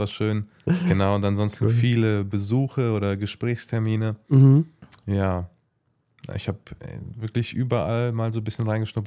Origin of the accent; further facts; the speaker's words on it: Raunen, Rhineland-Palatinate, Germany; ich bin 22, ich komme aus Raunen.